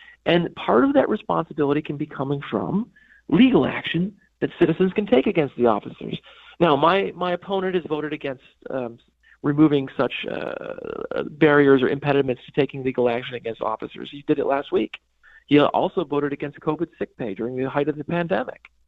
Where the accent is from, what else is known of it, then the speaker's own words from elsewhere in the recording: North Tonawanda, New York, United States; good to hear from someone from North Tonawanda, my hometown, home of the Lumberjacks.